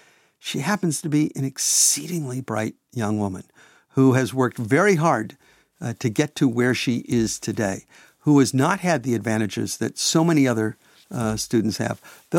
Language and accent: English; Pontiac, Michigan, United States; I grew up in Pontiac, Michigan, a blue-collar town north of Detroit.